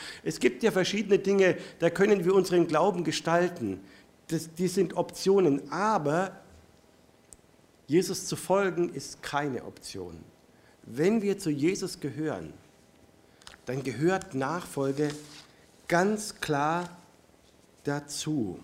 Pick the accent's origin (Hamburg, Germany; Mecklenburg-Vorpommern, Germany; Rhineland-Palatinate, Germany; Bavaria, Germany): Bavaria, Germany; Neuendettelsau; also born or lived in Neustadt an der Aisch; Und ich komme aus Neustadt an der Aisch, also auch Zentralmittelfranken, bin in der Nähe von Ansbach in Neuendettelsau geboren und da auch aufgewachsen